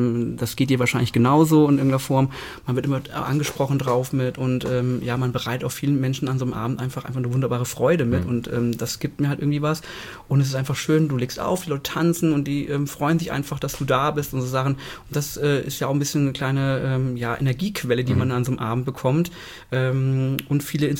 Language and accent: German; Fulda, Hesse, Germany; ich bin in Fulda geboren, Fulda aufgewachsen, Fulda zur Schule gegangen, habe meinen Freundeskreis hier.